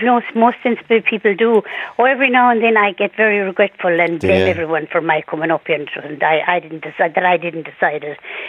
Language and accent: English; Munster, Ireland; now in Dublin, Ireland; Clare, of course.